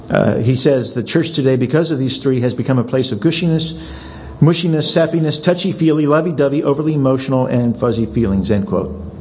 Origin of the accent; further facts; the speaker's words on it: Adelaide, South Australia, Australia; now in Sydney, Australia; I came from Adelaide. I go back to Adelaide every other year.